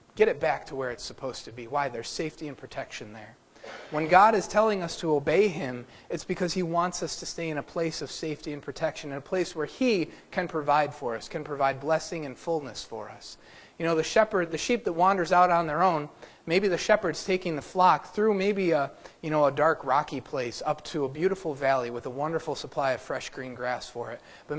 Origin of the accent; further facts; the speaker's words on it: United States; I'm American. I don't need to obey nobody. I mean, 1776, my forefathers came to this land so I wouldn't have to obey anybody ever again in my life